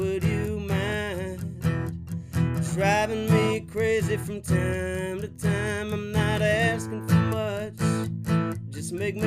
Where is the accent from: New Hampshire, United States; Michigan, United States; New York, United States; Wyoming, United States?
Wyoming, United States; Cheyenne; Especially growing up in Cheyenne, Wyoming, that was like just not a thing that was happening a lot, at least around me. And we lived out in the country too